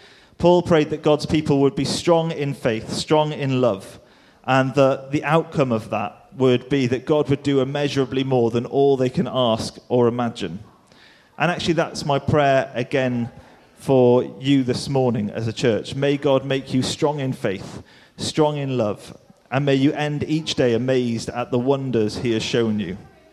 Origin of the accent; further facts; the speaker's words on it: Wales, United Kingdom; One, because you all know that I'm Welsh